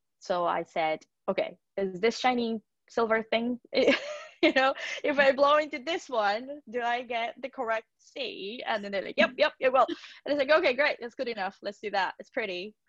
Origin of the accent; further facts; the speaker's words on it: Tokyo, Japan; So I am from Tokyo, like you said. I was born into a musician's family. So my mom is a pianist. My dad is a clarinet player. My sister is also a piano player.